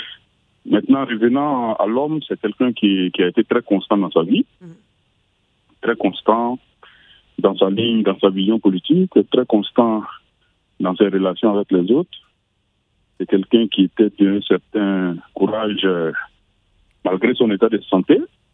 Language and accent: French; Côte d’Ivoire; en tant qu'Ivoirien